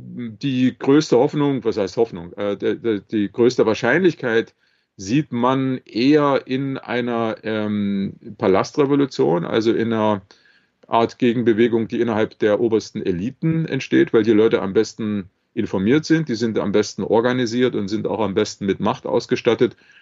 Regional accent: Leipzig, Saxony, Germany; Wenn ich zum Beispiel in Leipzig, wo ich herkomme, wenn ich gewollt hätte, mit Menschen zusammenzukommen

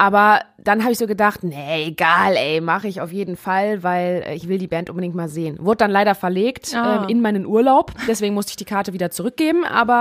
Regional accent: Neuss, North Rhine-Westphalia, Germany; now in Essen, Germany; Ich komme ja aus Neuss

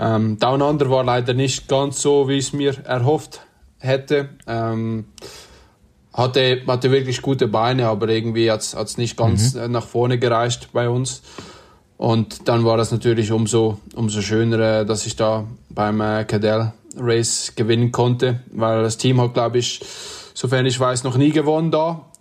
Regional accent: Switzerland

